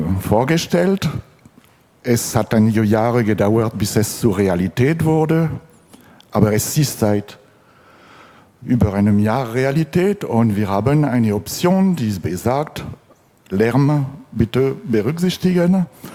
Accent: France; Also ich bin Franzose, berentet, Radfahrer.

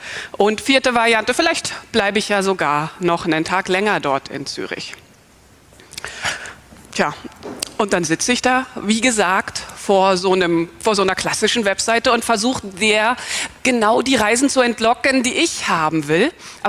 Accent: Berlin, Germany; ich komme aus Berlin

